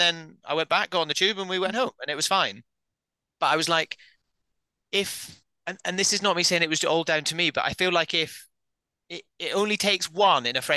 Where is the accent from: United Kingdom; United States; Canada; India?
United Kingdom; Scotland; I'm very tall. I grew up in the Highlands of Scotland. Getting the tube is not my thing at all.